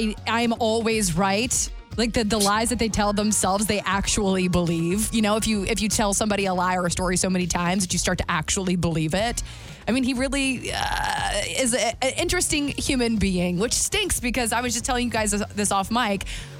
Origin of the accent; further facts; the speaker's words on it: the South, United States; Coupon is just regional. I'm from the South. I just call it coupon.